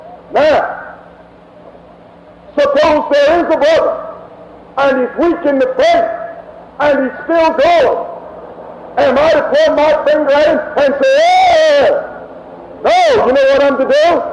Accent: United States; I'm speaking now as an American that loves my children.

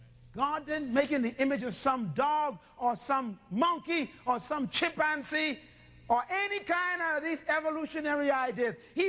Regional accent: Bahamas; I was from the Bahamas and my pigmentation was beautiful and everything, you know.

